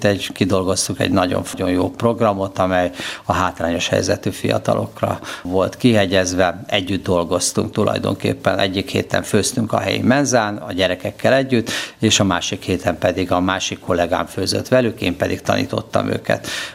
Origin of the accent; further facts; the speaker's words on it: Budapest, Hungary; Budai gyerek lennék, Adligeten születtem, egy munkás családban.